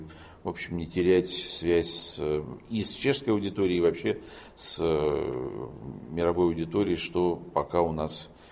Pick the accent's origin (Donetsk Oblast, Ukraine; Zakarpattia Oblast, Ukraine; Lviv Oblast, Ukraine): Lviv Oblast, Ukraine; Lviv; now in Prague, Czechia; В чем-то Прага напоминает мне мой родной город Львов, в котором я родился.